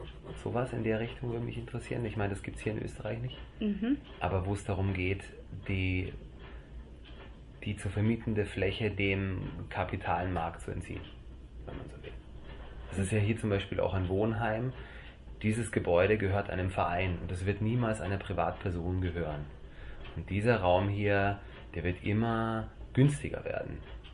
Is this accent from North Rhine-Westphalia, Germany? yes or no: no; Nuremberg, Bavaria, Germany; In Nürnberg.